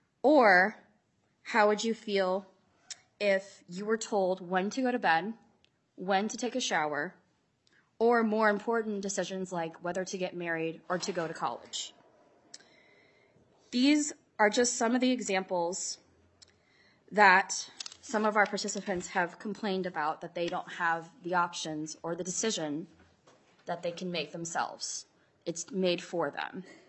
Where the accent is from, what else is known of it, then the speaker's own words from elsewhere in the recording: St. Paul, Minnesota, United States; I am a constituent from St. Paul, Minnesota.